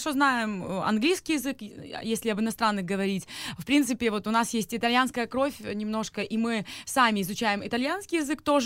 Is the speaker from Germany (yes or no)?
no; Ukraine; мы, артисты из Украины, приезжаем туда и поем